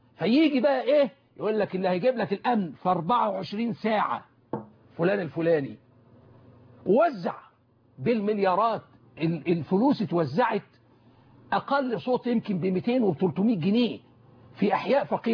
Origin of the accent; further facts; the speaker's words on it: Egypt; وأنا مصري